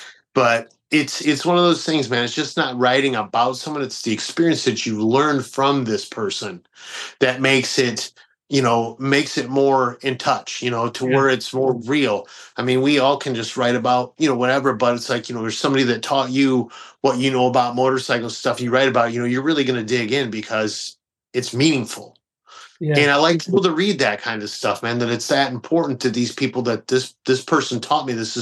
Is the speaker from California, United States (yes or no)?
no; Detroit, Michigan, United States; cause I'm originally from Detroit, man. So when I go back home, you know, I go up there